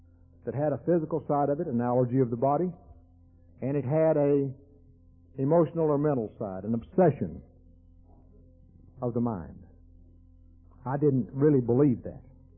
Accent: Texas, United States; When I was a kid, I was raised in West Texas, on a farm, on a country road, 10 miles from the nearest sidewalk or pavement.

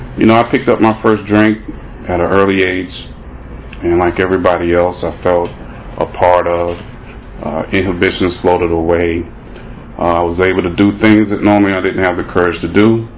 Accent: Jacksonville, Florida, United States; I grew up in Jacksonville, Florida. So, welcome to the guy, Jacksonville Beach. I grew up on the west side, I-10 and McDuff.

